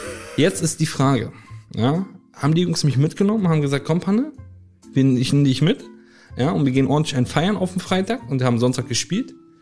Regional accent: Berlin, Germany; Ich bin in Berlin groß geworden

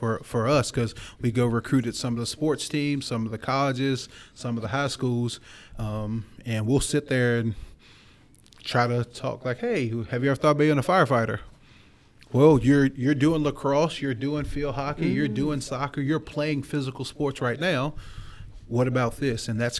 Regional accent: Virginia, United States; I also was born and raised in Henrico County, graduated from Mills Godwin. So I did see public safety growing up.

